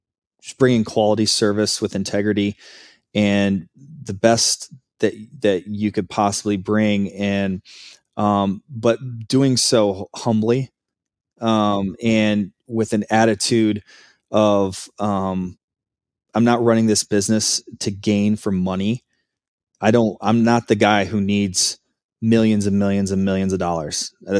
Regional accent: Michigan, United States; I have a lot of really good connections in Michigan. It's my home state.

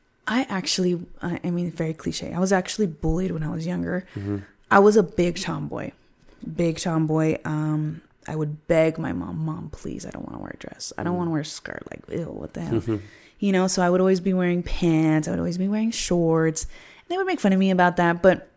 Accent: Loire Valley, France; But I think also growing up in the Loire Valley really shaped my perception of things

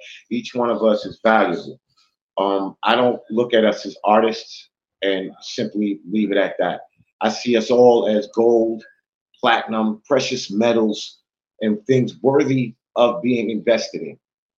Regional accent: Queens, New York, United States; number one, I'm from Hollis, Queens.

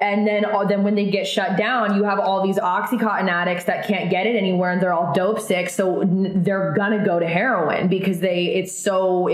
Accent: Oregon, United States; that's where I'm from Oregon. So it's like, it's a big fucking problem.

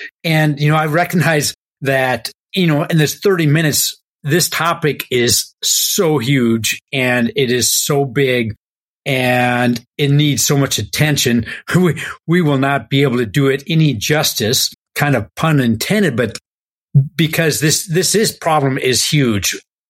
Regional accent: United States; We're white. You can't see that, everybody, but we are. We are male. You could probably hear that. We are American. We happen to be in our 50s.

